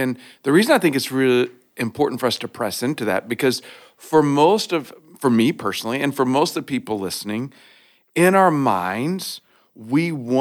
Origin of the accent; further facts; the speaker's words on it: Oklahoma, United States; I grew up in Oklahoma, a lot of Native American history, realities there. I love that background. Growing up, I would see buffalo, et cetera, et cetera.